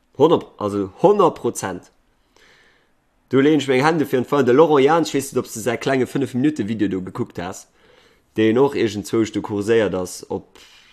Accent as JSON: {"language": "German", "country": "Georgia", "said": "Ich komme aus Görgien."}